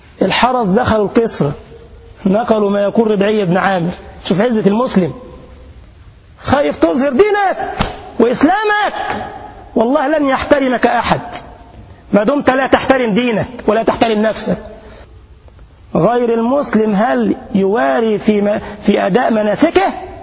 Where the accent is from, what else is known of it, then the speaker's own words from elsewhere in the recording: Egypt; now in Germany; أنا جاي منين يا جماعة؟ من مصر. جيت فين هنا؟ ألمانيا